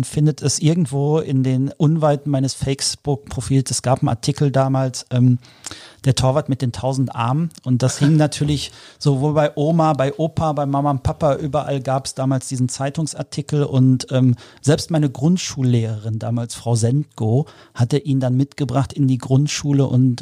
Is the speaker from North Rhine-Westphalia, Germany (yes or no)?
yes; North Rhine-Westphalia, Germany; ich bin Kind des Potts, ich bin auf den Sportplätzen der Dortmunder Region groß geworden